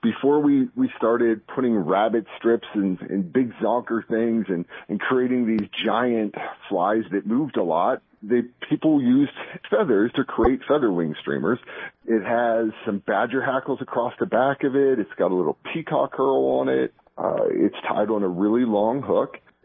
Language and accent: English; Pennsylvania, United States; So I grew up in Pennsylvania.